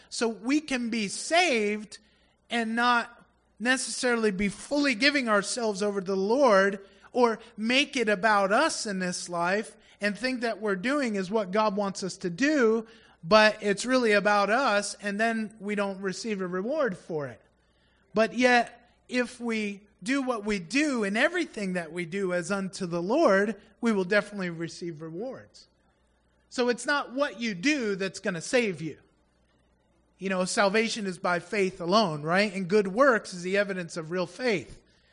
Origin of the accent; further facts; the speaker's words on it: New York, United States; and I'm loud. I'm from New York, okay? You know, that's what they tell me in the Philippines. You know, you must be from New York.